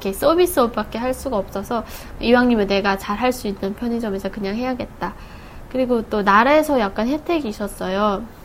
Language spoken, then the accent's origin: Korean; North Hamgyong, North Korea; now in South Korea; 저는 2009년도에 탈북을 해서 가톨릭대학교에서 사회복지를 공부하고 있고 또 북한을 알리기 위해서 유튜버로 활동하고 있는